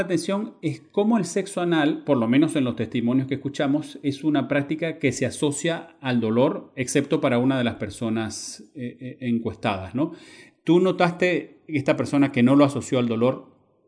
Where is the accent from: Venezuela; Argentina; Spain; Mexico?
Venezuela; Yo mismo cuando crecí en Venezuela fui alguna vez allí